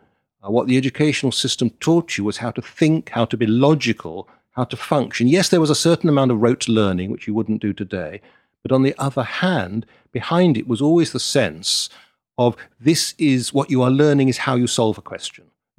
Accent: London, United Kingdom; I grew up in London.

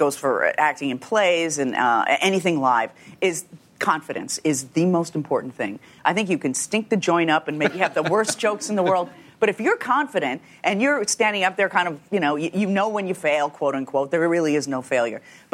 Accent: Chicago, Illinois, United States; The south side of Chicago in a suburb.

